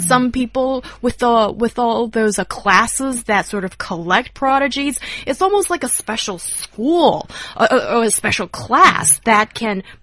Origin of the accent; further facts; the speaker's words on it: China; English is a second language; I, being a Chinese person, growing up in China in the 1990s, when I remember when society was a lot less affluent